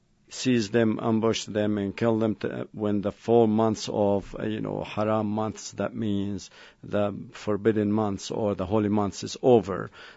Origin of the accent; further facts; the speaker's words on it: Beirut, Beirut Governorate, Lebanon; now in Canada; I come from originally, although I'm a Canadian now, I come originally from Lebanon, Beirut. I was born in Beirut.